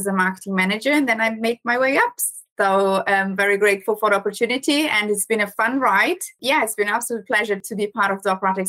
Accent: Brazil; English is a second language; moved away as an adult; now in United Kingdom; I moved from Brazil to the UK in 2015. And at the time, I needed a job where I could speak German or Portuguese because my English wasn't great at the time.

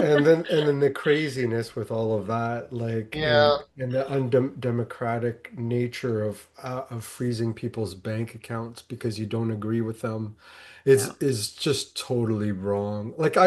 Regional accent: Canada; As a Canadian

